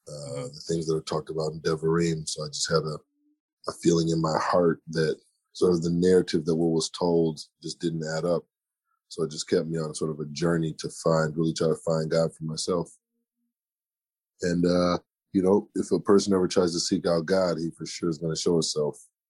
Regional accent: Minneapolis, Minnesota, United States; I grew up in an area that was like the old Jewish neighborhoo

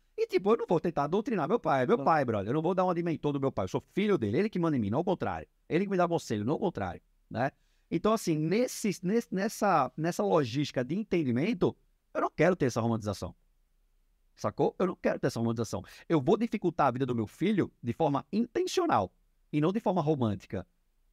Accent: Recife, Pernambuco, Brazil; Sou de Recife.

